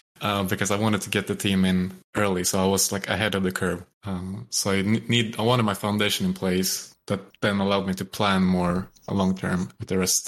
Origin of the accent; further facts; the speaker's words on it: Sweden; English is a second language; as a Swede, all of a sudden I'm not supporting Zlatan, which is like a really weird sensation growing up in Sweden.